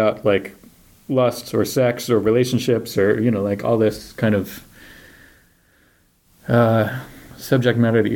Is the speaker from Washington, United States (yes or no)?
no; New York, United States; me growing up on Long Island in the 70s, 80s.